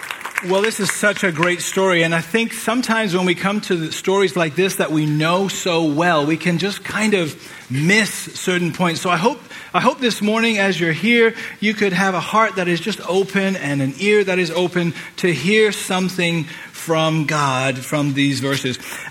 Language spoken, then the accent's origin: English; England, United Kingdom; One of the traditions that we had as I was growing up in England was every year we would watch a Christmas carol.